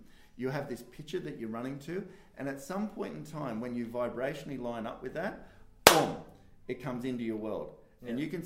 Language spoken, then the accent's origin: English; Maroubra, New South Wales, Australia; I grew up in Maroubra, and Maroubra was some wealthy people, some poor people, mostly poor people back then, but middle class and a few wealthy-ish people.